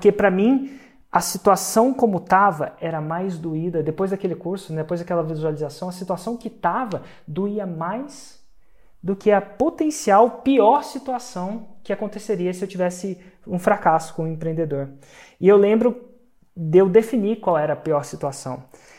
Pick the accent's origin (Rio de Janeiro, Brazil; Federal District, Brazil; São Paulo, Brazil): Federal District, Brazil; Brasília; E eu sou de Brasília, isso não é incomum, essa narrativa.